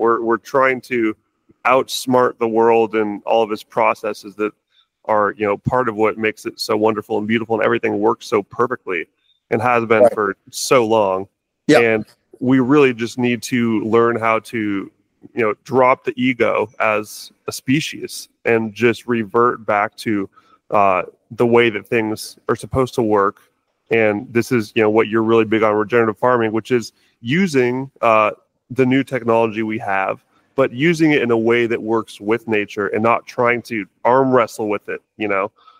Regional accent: Seattle, Washington, United States; pretty much all the vegans I grew up with in Seattle and know

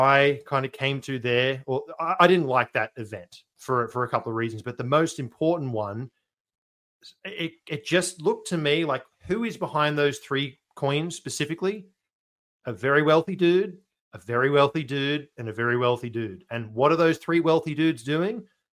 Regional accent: Australia; I'm an Aussie.

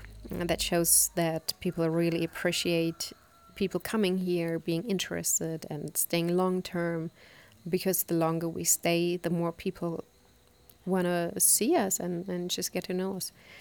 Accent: Germany; English is a second language; because I was actually neglected to studying my master's degree in my hometown in Germany

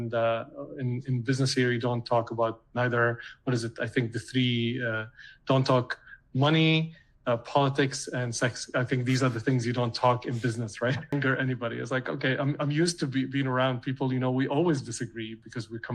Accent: Damascus, Damascus Governorate, Syria; now in Canada; I grew up valuing in Damascus are, you know, everybody values

